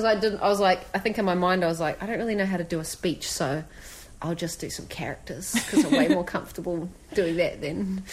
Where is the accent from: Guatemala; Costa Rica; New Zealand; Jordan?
New Zealand; I'm from New Zealand, dude.